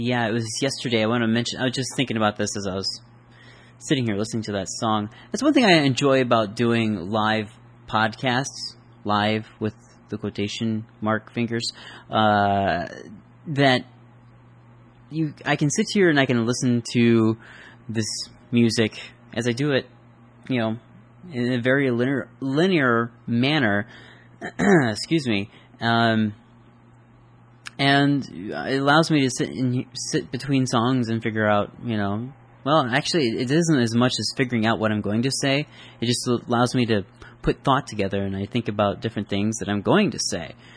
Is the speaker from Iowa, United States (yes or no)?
yes; Iowa, United States; I barely know enough Spanish to save my life, yet alone the fact that I'm half Mexican, but I've lived in Iowa all my life